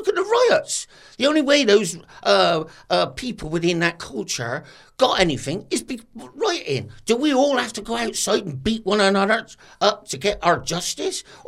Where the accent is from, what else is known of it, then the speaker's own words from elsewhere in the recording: Bristol, South West England, United Kingdom; I was brought up in Noah West.